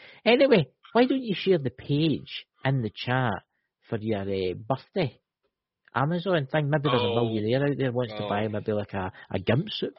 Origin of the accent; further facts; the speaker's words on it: Scotland, United Kingdom; Aye, I'm from Scotland, aye.